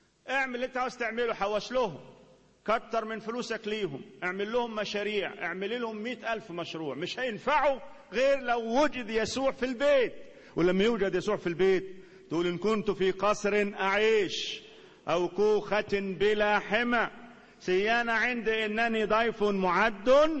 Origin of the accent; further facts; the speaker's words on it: Upper Egypt, Egypt; الدم عندنا في الصعيد عمره ما ينضار مية